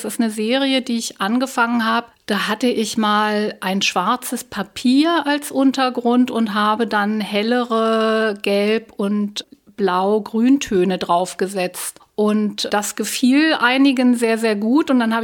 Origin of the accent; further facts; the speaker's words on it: Berlin, Germany; Ich bin Berlinerin